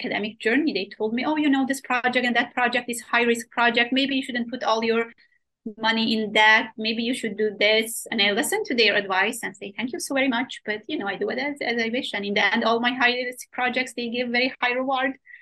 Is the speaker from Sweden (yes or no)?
yes; Sweden; also born or lived in Iran; I grew up in Sweden. So I was, my family moved to Sweden from Iran. I'm Iranian. So I moved during the war to different countries. And eventually we ended up in Sweden. And I'm Iranian with Kurdish minority.